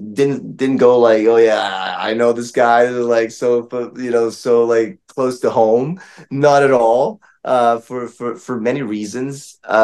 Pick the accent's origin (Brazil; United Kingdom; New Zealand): Brazil; also born or lived in New York; now in Los Angeles, United States; moving to Los Angeles from New York, you know, I was like, I'm from Brazil, like I love the weather